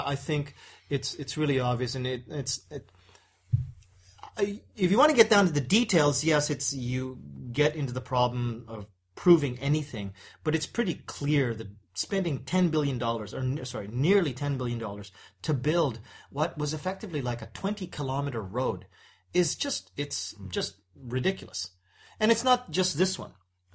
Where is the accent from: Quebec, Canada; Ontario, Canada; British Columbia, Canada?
British Columbia, Canada; Vancouver; do with the fact that the 2010 Olympics were in Vancouver, my hometown.